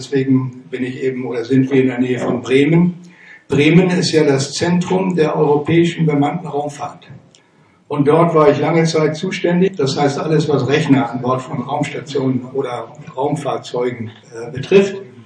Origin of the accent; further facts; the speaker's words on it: Namibia; moved away as an adult; now in Germany; Ich bin geboren und aufgewachsen in Namibia. Und bin mit 19 Jahren, war es glaube ich, nach Deutschland gekommen zum Studium der Physik